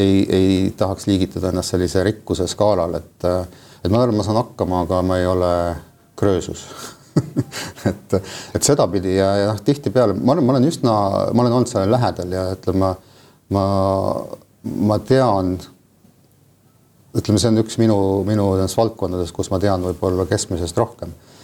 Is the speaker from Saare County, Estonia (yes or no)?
yes; Saare County, Estonia; Ma olen uhke, ma Saaremalt pärit olen.